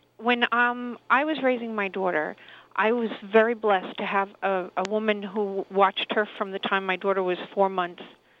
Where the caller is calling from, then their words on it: Queens, New York, United States; I'm calling from Queens.